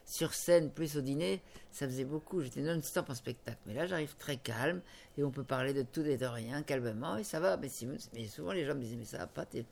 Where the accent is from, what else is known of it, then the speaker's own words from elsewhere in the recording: Tourcoing, Hauts-de-France, France; puisque j'habitais Tourcoing. Et on venait souvent en Belgique.